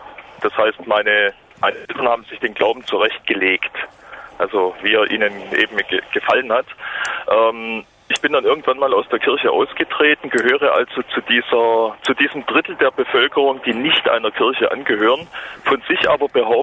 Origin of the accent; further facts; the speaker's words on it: Munich, Bavaria, Germany; Ja, ich rufe aus dem Auto an, aber ich komme aus München.